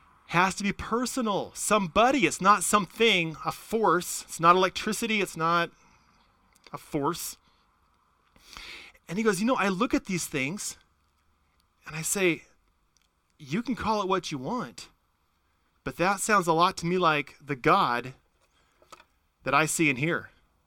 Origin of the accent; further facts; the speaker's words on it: Washington, United States; Now, I'm a suburban kid. I grew up outside Tacoma and Puyallup.